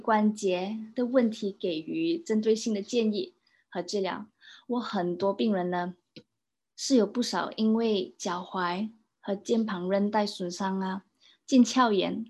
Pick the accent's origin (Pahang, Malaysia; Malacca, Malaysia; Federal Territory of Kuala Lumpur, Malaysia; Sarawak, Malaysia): Federal Territory of Kuala Lumpur, Malaysia; Kuala Lumpur; moved away as an adult; now in Melbourne, Australia; 我来自马来西亚吉隆坡。我高中毕业后呢，就进入了马来西亚国际医药大学读急救矫正专业。那2018年呢，我来到了墨尔本